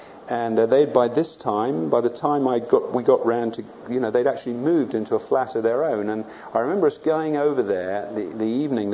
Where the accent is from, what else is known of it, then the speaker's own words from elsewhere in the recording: England, United Kingdom; she was a little bit unsure who this guy was, you know, why I was talking to her, as English people are, you know. We don't do that kind of thing, generally.